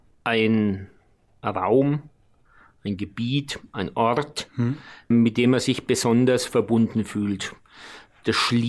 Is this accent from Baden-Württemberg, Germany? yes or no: no; Bavaria, Germany; wenn ich Franken als meine Heimat verstehe, und das tue ich